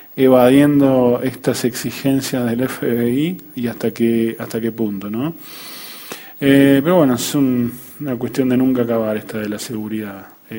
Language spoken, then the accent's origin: Spanish; Uruguay; Soy oriundo de la República Oriental, de Uruguay obviamente